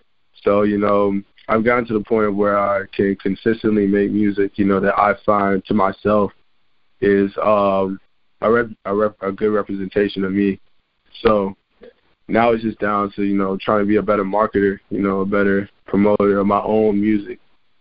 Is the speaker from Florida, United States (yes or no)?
yes; West Palm Beach, Florida, United States; West Palm Beach, Florida, about an hour north of Miami.